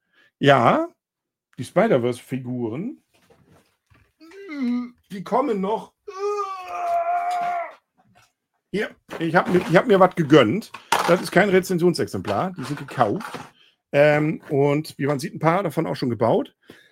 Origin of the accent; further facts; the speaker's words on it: Northern Germany, Germany; Ich bin Norddeutscher.